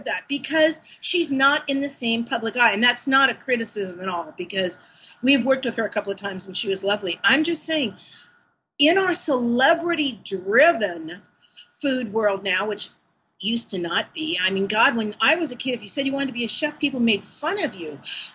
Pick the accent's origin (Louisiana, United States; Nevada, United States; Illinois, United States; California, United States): California, United States; San Francisco; stories of growing up in San Francisco when I was a kid with my Italian family.